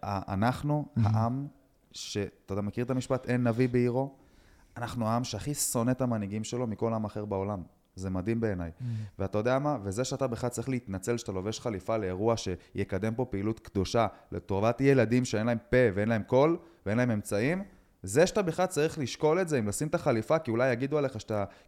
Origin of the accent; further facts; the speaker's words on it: Netanya, Central District, Israel; אני גדלתי בנתניה